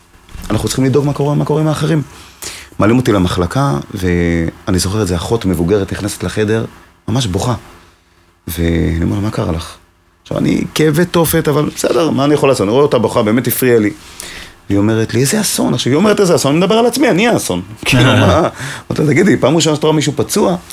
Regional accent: Jerusalem, Jerusalem District, Israel; בתור ילד ירושלמי שגדל והיה בכל המועד בכותל

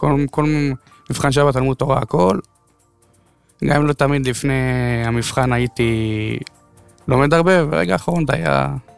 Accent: Ashdod, Southern District, Israel; אני אשדודי.

